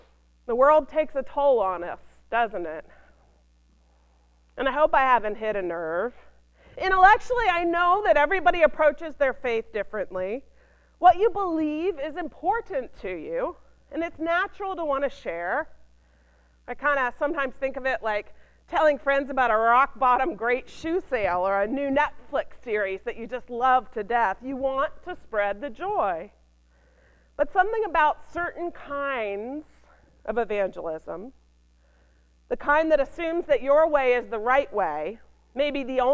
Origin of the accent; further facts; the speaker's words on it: the South, United States; You see, I'm from the South.